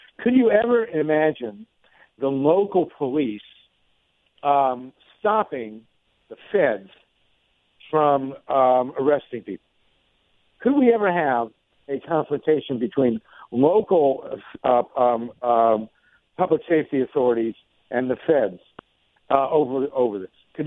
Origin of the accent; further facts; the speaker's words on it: Ohio, United States; also born or lived in Boston, Massachusetts; was born in Boston, and then when I was two, we moved to Ohio. So, maybe the troops will come in and force me to leave Ohio and go back to Massachusetts.